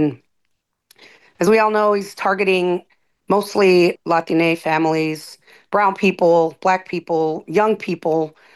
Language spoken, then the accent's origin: English; Chicago, Illinois, United States; I grew up in South Chicago, which is another neighborhood a little north of here, which once had all of the, you know, big steel mills and industry.